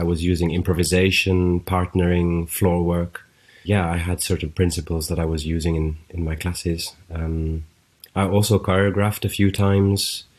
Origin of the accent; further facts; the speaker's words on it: Blaen Pennal, Wales, United Kingdom; I'm from West Wales, from a very small town named Blaen Pennal, which I'm always so happy to get to name that town.